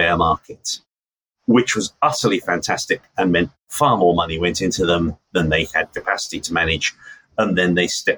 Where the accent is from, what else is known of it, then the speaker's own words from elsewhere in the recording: Lewes, South East England, United Kingdom; Lewis Football Club, where I was brought up in Lewis